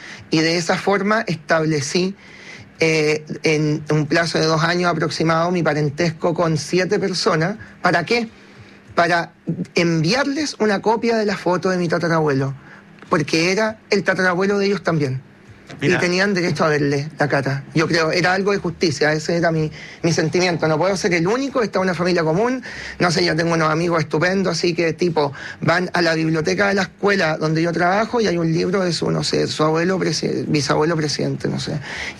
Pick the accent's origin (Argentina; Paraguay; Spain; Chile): Chile; Chillán, Ñuble; Fui allá en Chillán, que yo soy de Chillán